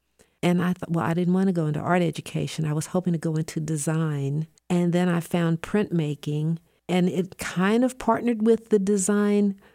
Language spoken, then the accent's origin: English; Washington, District of Columbia, United States; I guess I never expected that I'd find this value in my hometown. I took a lot for granted growing up there, even though we had the National Gallery, we had all the Smithsonian's